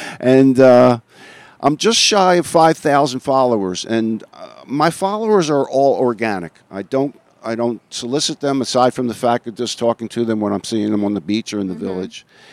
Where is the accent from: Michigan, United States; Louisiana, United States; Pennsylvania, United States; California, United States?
Pennsylvania, United States; Philadelphia; now in Siesta Key, United States; I'm a former Marine. I'm from Philadelphia originally.